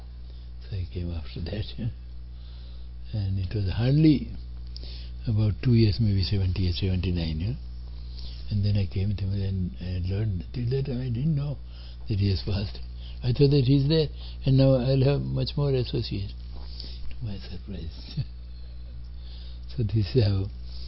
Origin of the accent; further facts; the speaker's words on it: Gujarat, India; as a being Indian, and that too Gujarati Grahastha, is how much at least he should be.